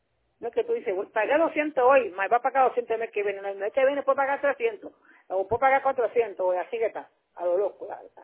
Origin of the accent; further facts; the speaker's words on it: Dominican Republic; moved away as an adult; now in Puerto Rico; yo soy dominicana, y para yo votar tengo que sacar la ciudadanía. Y tengo deseo de votar en Puerto Rico, porque a mí me encanta Puerto Rico. Yo vine aquí el 9 de enero del 91